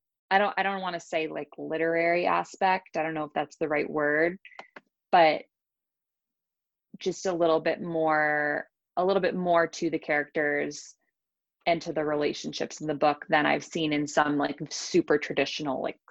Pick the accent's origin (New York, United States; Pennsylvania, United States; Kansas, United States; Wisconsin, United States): New York, United States; Westchester; it's similar to what I know from growing up in Westchester